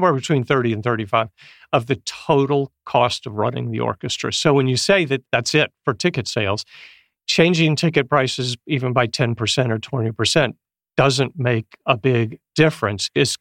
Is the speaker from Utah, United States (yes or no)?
no; North Carolina, United States; Growing up in North Carolina, I don't think there was an orchestra.